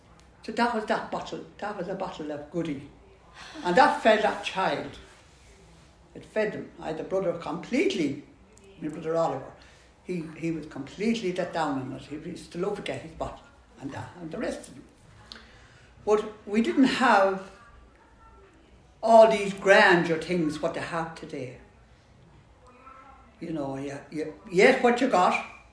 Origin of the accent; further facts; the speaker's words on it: Mullingar, Leinster, Ireland; born there; I was born in the County Westmeath in Mullingar. I'm one of 12.